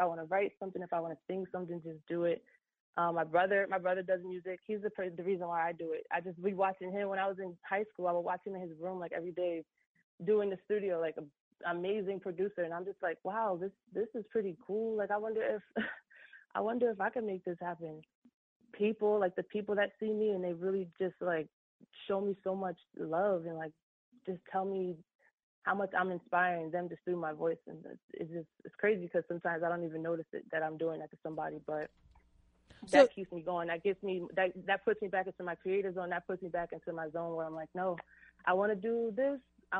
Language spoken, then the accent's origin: English; Allentown, Pennsylvania, United States; Well, I've been singing since I was a kid. I grew up in Allentown.